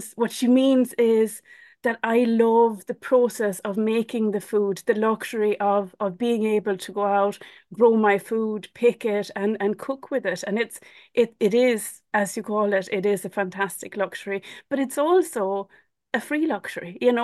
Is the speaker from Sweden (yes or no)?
yes; Sweden; now in Cork, Ireland; to come from a little island in Sweden and ending up in little island in Ireland. So for me, growing up was idyllic. I don't think that we can use any other word for it. Very, very small island off the west coast of Sweden. No cars.